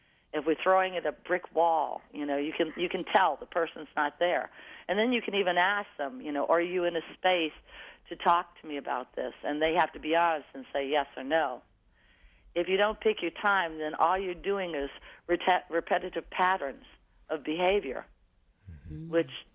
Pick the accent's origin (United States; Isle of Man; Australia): United States; the South; Well, I'm from the South, and that pretty much everybody, you know, you got friends, your door's open